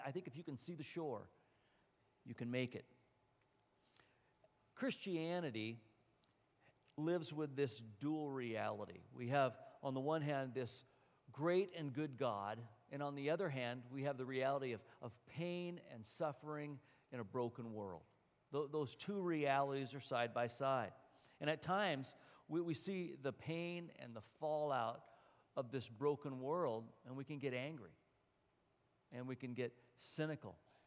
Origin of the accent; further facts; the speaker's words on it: Oregon, United States; So we used to go swimming where I grew up in the McKenzie River